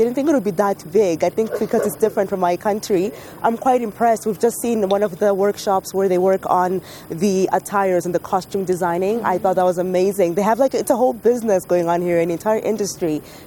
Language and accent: English; Zimbabwe; also born or lived in Iran; I am from Zimbabwe in Africa.